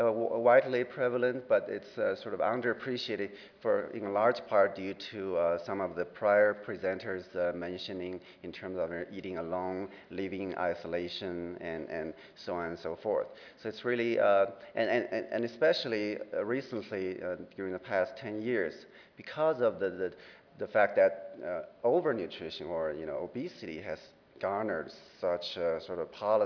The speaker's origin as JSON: {"language": "English", "town": "Chengdu", "region": "Sichuan", "country": "China", "tie": "born or raised there", "said": "during a visit back to my hometown, you know, Sichuan, China, Chengdu."}